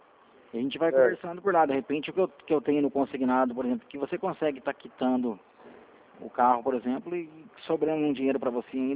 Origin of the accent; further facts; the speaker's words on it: Piracicaba, São Paulo, Brazil; nós somos de Piracicaba.